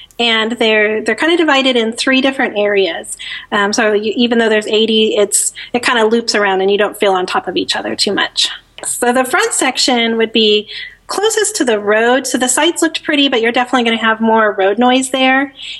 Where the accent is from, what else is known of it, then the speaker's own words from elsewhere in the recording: Missouri, United States; I am taking you to my home state and to a land where tourist kitsch collides with the natural beauty of the rugged Ozark Hills. And we're going to Tall Pines Campground in Branson, Missouri.